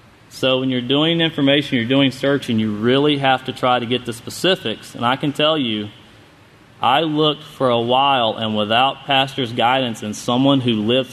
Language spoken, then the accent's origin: English; Cherokee, North Carolina, United States; When I grew up in North Carolina, I grew up right at Cherokee. A lot of my family were from there.